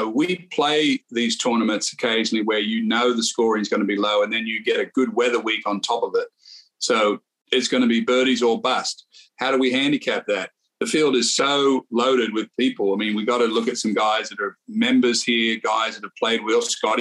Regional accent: Australia; now in Texas, United States; Me being Australian, of course, but, you know, living most of my life in Texas

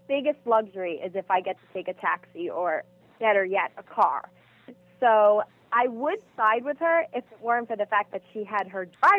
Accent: New York, United States; So I'm a New Yorker, so, of course, I love The Real Housewives of New York City.

